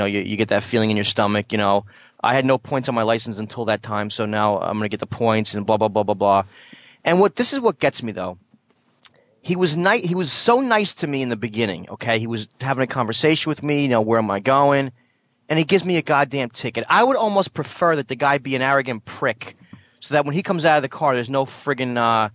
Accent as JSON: {"language": "English", "region": "New Jersey", "country": "United States", "said": "Now remember, I'm from Jersey, he's in New York"}